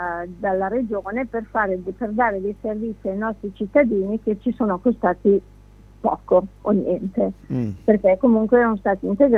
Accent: Monreale, Sicily, Italy; adesso non perché io sono di Monreale, però mi sento di dirlo

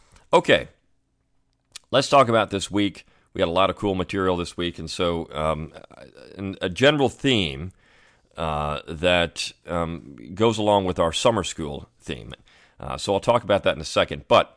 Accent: Southern United States, United States; how do we show our pride in being Southern

